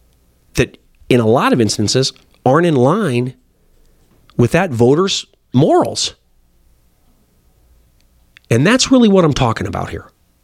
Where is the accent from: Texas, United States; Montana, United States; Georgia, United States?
Montana, United States; born there; I mean, you know, I was born in Carbon County.